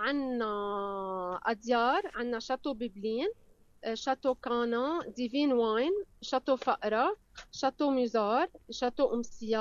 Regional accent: Lebanon; هيدا الشيء بيرفع لنا راسنا نحن كلبنانية

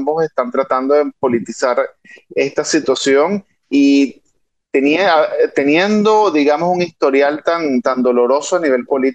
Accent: Venezuela; Así que digamos que yo como venezolano veo con mucha preocupación la forma en la que el país ha colapsado.

